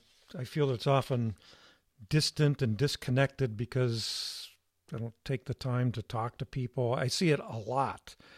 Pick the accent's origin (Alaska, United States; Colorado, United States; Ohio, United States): Ohio, United States; East Liverpool; But, I was in my hometown. I grew up in a little town of East Liverpool, Ohio, right on the Ohio River.